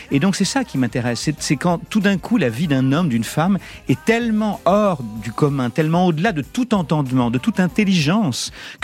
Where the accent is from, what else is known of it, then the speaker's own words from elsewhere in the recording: Nouvelle-Aquitaine, France; now in Arcachon, France; Moi, je viens de ces endroits-là, puisque j'ai grandi dans le Charente. Midoret, La Rochelle, tout ça. Et donc, aujourd'hui, je suis du côté du bassin d'Arcachon.